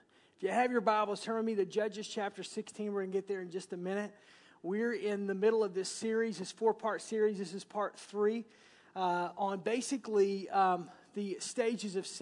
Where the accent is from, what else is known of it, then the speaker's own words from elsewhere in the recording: the South, United States; accent: southern; when I say it with my southern accent, it's naked.